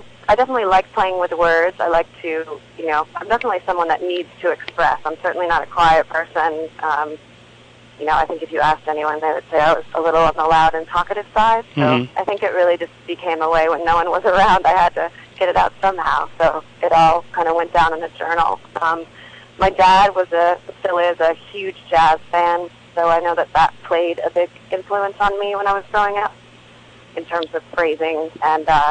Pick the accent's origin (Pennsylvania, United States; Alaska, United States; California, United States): Pennsylvania, United States; Clarks Summit; I grew up in Pennsylvania. I grew up in northeast Pennsylvania, a little town called Clark Summit. It's right outside of Scranton.